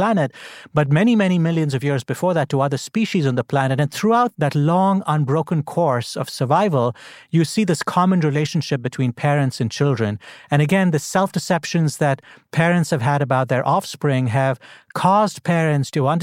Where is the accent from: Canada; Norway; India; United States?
India; You know, I grew up in India, and one of the great Indian epics is the Mahabharata.